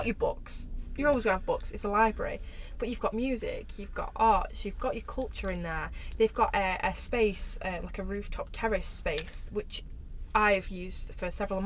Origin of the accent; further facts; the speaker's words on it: Chesterfield, East Midlands, United Kingdom; now in Sheffield, United Kingdom; And I'm obviously originally from Chesterfield. So when I started working in Barnsley, I lived in Chesterfield